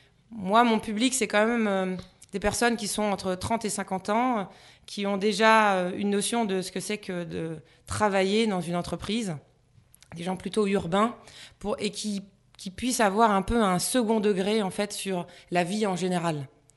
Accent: Nancy, Grand Est, France; moved away as an adult; now in Paris, France; moi je suis un pur produit lorrain, je suis originaire de Nancy. J'ai fait une classe préparatoire à Metz et j'ai fait l'Institut commercial de Nancy, à Nancy, l'école de commerce.

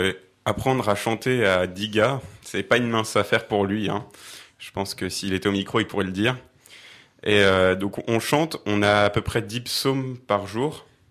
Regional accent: Grand Est, France; je viens du diocèse de Metz, d'un petit village qui s'appelle Sorbet.

